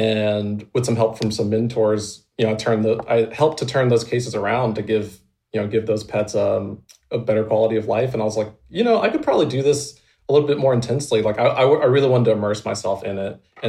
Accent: Duluth, Georgia, United States; So I am from Georgia. I was raised north of Atlanta in Duluth, Georgia.

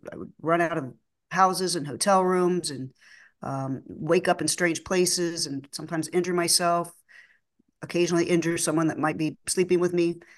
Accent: Oklahoma, United States; born there; also born or lived in Texas / Arkansas; I was born in Oklahoma, born on a farm. I was the second oldest. I had an older brother and then a younger brother. We weren't raised on the farm. We moved around Texas, Oklahoma, and Arkansas

